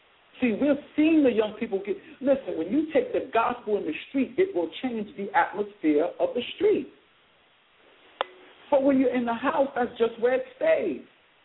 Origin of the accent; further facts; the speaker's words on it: United States; born there; I am African American, I'm of African descent, and I was born in America. This is my country.